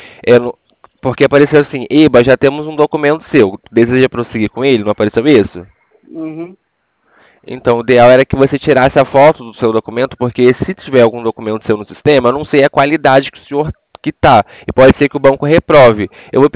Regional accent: Minas Gerais, Brazil; born there; Eu nasci aí em Minas também.

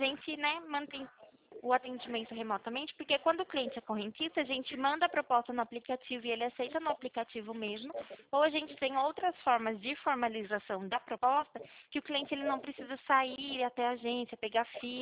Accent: Araras, São Paulo, Brazil; E aí hoje eu estou na minha cidade natal, né, que é Araras

